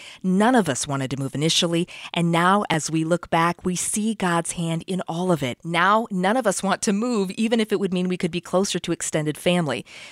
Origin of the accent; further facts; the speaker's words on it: Cincinnati, Ohio, United States; This was foreign to me. I grew up in Cincinnati. I was lost here.